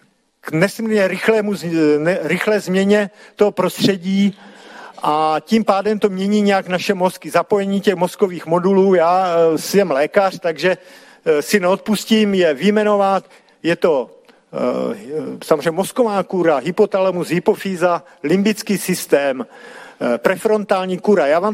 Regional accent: Moravia, Czechia; takže tím chci říct, že jsem z Moravy

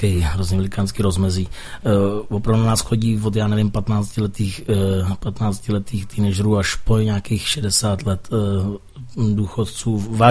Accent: Plzeň, Plzeň Region, Czechia; My protože pocházíme z Plzně a jsme plzeňští a samozřejmě i v Plzni máme svoji základnu v klubu Rebel

